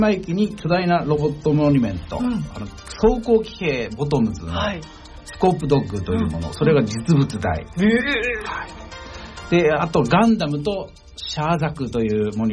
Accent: Kanagawa, Japan; その田舎、あの神奈川県の山奥の方の出身なんですけど、そこはもうあまりイベントがないと

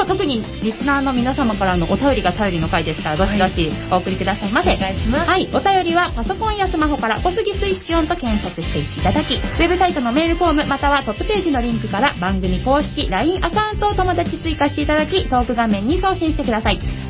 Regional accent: Kawasaki, Kanagawa, Japan; 川崎生まれ川崎育ち、

